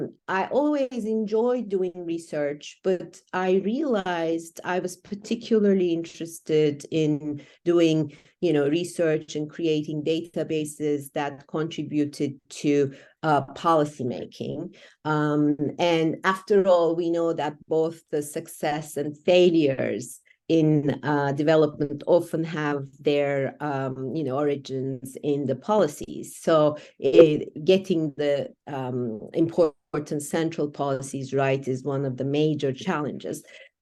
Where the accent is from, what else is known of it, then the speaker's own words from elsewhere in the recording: Turkey; growing up in Turkey, I was naturally very interested in economics